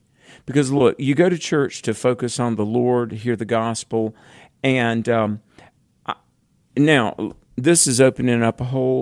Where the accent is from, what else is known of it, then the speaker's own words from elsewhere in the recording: North Carolina, United States; My home state of North Carolina, Josh, welcome.